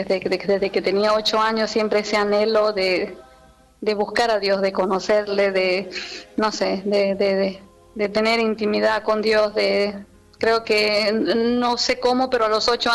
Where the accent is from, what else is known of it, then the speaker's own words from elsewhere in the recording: Venezuela; porque soy de Venezuela.